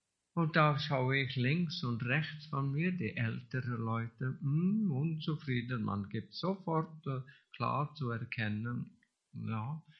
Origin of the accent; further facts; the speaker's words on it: England, United Kingdom; German is a second language; No one is perfect. Niemand ist perfekt, sagen wir bei uns in England.